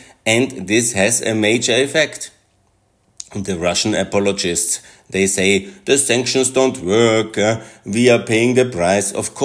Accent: Austria; I am coming myself from Austria, and this is very clear the case.

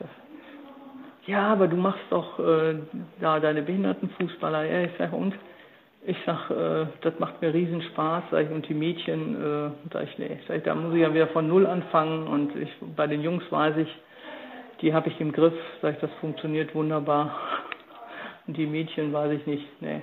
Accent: Enniger, North Rhine-Westphalia, Germany; Also man hat mich schon im Dorf, ich komme aus Enniger

